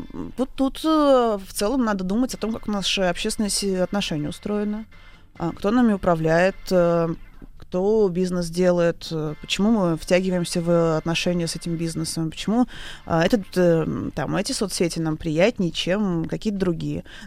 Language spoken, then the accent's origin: Russian; Tomsk, Tomsk Oblast, Russia; Я тоже сибирская женщина изначально, я томичка.